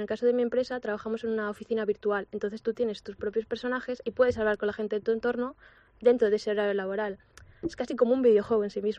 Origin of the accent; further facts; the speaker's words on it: Galicia, Spain; yo que soy de Galicia.